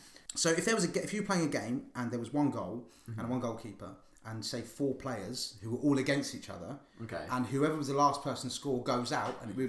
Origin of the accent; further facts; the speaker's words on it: Luton, East of England, United Kingdom; So I'm from Luton originally.